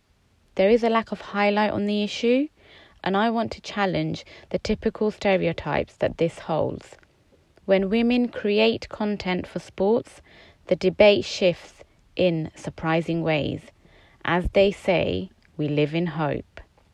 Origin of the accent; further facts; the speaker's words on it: United Kingdom; I was born and raised in the UK as a British South Asian woman who wears a hijab.